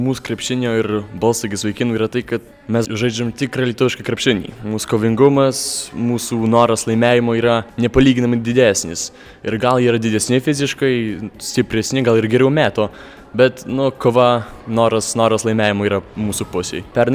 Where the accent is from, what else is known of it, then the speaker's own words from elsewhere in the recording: Puńsk, Podlaskie Voivodeship, Poland; Norisi įrodyti, kad ir mes iš Punsko galim pasiekti daug.